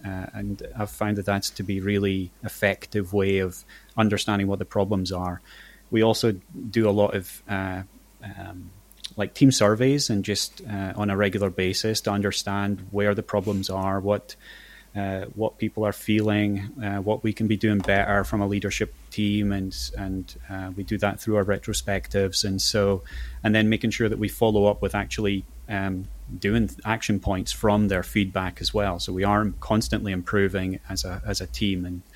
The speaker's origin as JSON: {"language": "English", "region": "Scotland", "country": "United Kingdom", "said": "being Scottish, it's pretty easy for me to go and be quite pointed about what's up"}